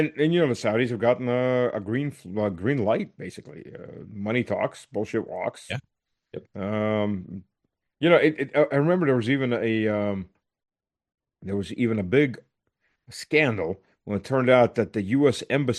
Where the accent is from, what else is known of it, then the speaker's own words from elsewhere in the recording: North Carolina, United States; I mean, I grew up in North Carolina. I spent half my life in the U.S. Most of my childhood is down in North Carolina.